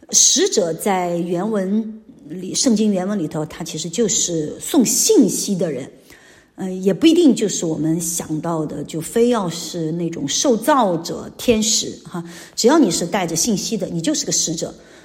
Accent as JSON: {"language": "Chinese", "town": "Xuanhan", "region": "Sichuan", "country": "China", "tie": "born or raised there", "said": "我们76年躲地震回到家乡，我们家乡有条河，宣汉有条河啊"}